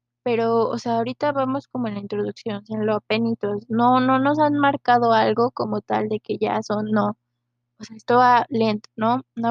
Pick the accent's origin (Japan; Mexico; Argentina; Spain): Mexico; al menos en México, yo soy de México